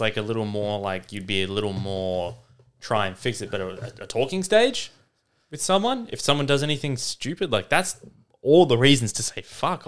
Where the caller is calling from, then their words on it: Philippines; Hi, guys. I'm a listener from the Philippines and I super love the pod.